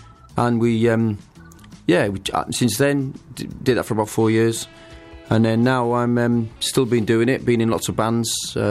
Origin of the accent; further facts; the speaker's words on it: North East England, United Kingdom; moved away as an adult; now in London, United Kingdom; I'm originally from Teesside.